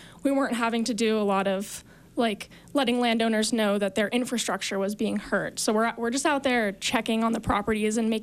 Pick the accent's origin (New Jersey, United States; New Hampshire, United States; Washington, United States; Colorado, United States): Colorado, United States; Boulder; now in Park City, United States; I grew up in Boulder, Colorado, and I received a BA in Environmental Earth Sciences from Dartmouth, and I moved to Park City right after I graduated to ski patrol.